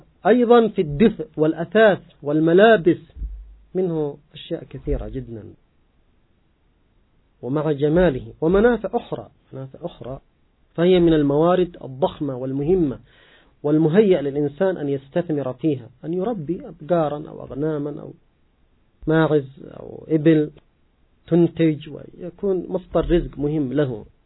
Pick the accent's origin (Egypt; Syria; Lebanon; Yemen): Yemen; وبالذات عندنا في اليمن مع القات تأتي الأفكار الخيالية